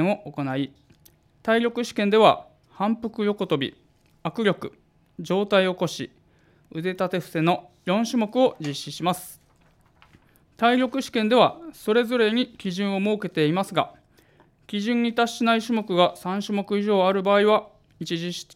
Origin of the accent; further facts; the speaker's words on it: Ehime, Japan; 私自身愛媛県で生まれて育ちました。